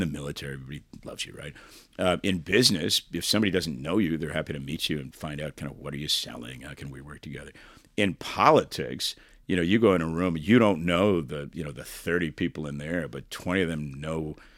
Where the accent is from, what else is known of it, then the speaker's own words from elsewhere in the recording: East Coast, United States; now in Fullerton, United States; I'm from the East Coast originally. I've lived a bunch of places.